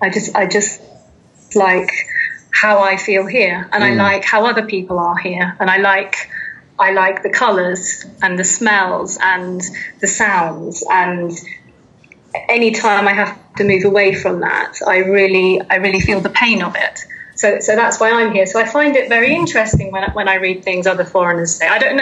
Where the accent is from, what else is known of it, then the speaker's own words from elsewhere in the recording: England, United Kingdom; now in Colombia; I think I'm very English, and people, Colombians say, oh, you're very English in many ways